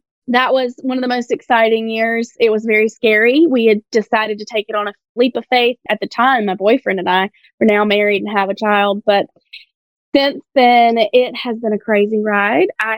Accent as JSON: {"language": "English", "town": "Anderson", "region": "South Carolina", "country": "United States", "tie": "born or raised there", "said": "I grew up in Anderson, so one county south. Love it. I loved Anderson growing up. Stayed there for college, shockingly."}